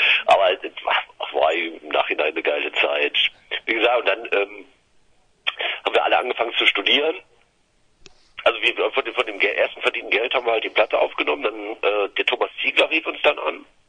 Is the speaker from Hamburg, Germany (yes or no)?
no; Cologne, North Rhine-Westphalia, Germany; wir sind halt Kölner, sehr gemütlich.